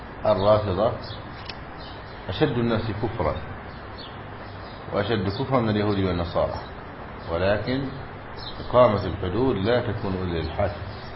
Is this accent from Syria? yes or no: no; Egypt; وعندنا في مصر في الجنوب